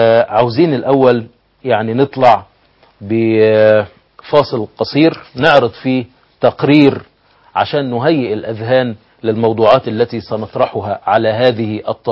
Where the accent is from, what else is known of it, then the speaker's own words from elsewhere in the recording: Egypt; الدراما الإيرانية عندنا في مصر قد لا تكون أكثر من مسلسل يوسف الصديق